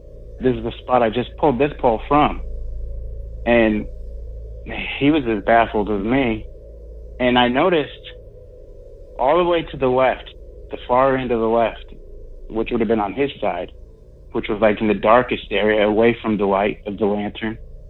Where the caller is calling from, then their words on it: Virginia, United States; I'm calling from Virginia.